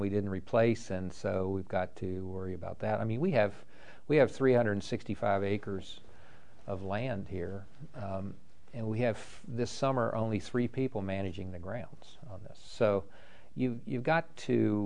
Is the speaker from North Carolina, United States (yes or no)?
yes; North Carolina, United States; also born or lived in Mississippi / Kansas / California; I came from North Carolina.